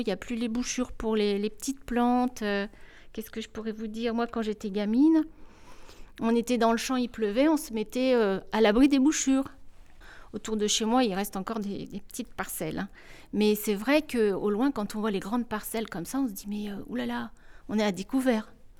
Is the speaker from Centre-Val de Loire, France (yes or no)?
yes; Saint-Hilaire-en-Lignières, Centre-Val de Loire, France; also born or lived in Saint-Amand; Je suis née ici, donc à Saint-Amand, et j'ai grandi dans la campagne de Saint-Hilaire-en-Linière jusqu'à mes 57 ans.